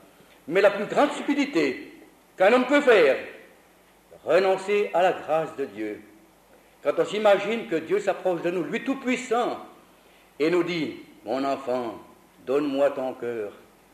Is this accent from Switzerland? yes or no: yes; Switzerland